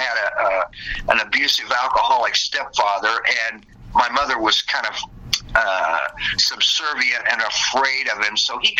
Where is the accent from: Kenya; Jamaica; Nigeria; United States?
United States; Kokomo, Indiana; Yeah, I grew up in Kokomo, Indiana. It's a town about 50 miles north of the Indianapolis Motor Speedway where the 500 settled.